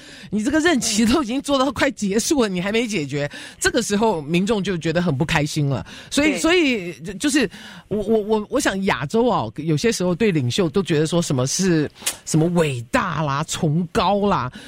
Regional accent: Taiwan; moved away; 我是从台湾移民来的

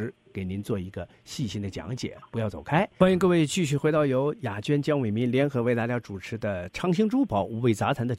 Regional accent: Northeast China, China; 因为我是东北人啊

